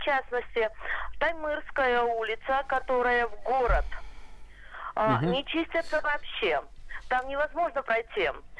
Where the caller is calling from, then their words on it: Arkhangelsk, Arkhangelsk Oblast, Russia; Здравствуйте … я из Соломбалы.